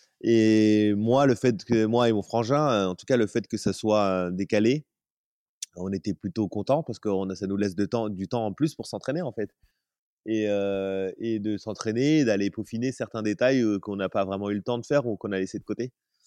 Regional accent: France; Nous, en tant que Français, on est quand même une bonne population avec des grimpeurs forts.

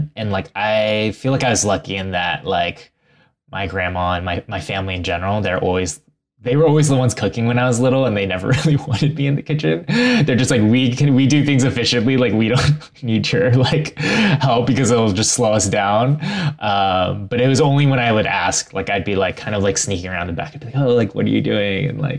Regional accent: Ohio, United States; I also loved eating just like all the foods I grew up with in Ohio, like kind of all the stuff that you would typically think about when it comes to like the suburbs and the Midwest.

